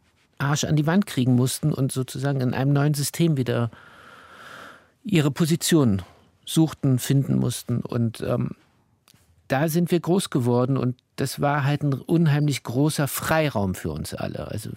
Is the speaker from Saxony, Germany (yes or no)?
yes; Chemnitz, Saxony, Germany; ich bin sehr liebevoll in einer Familie die ersten 3-4 Jahre groß geworden in Chemnitz, ja.